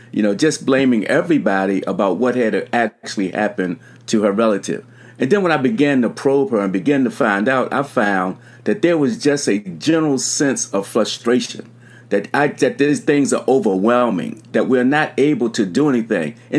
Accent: Baltimore, Maryland, United States; I grew up in Baltimore.

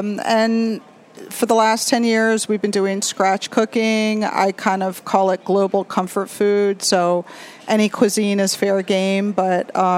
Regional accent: Towson, Maryland, United States; also born or lived in New York; But yeah, I grew up in Towson and moved to New York for many years and then moved back and left my career and bought a restaurant.

